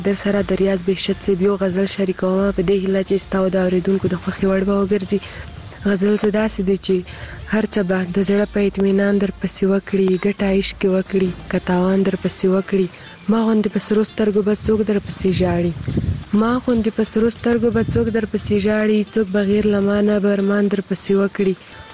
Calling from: Khyber Pakhtunkhwa, Pakistan; له وزیرستان در سره یم

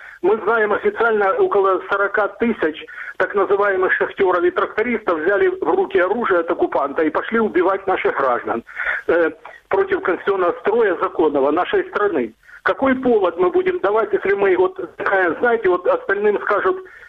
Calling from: Dnipro, Dnipropetrovsk Oblast, Ukraine; я звоню из города Днепр.

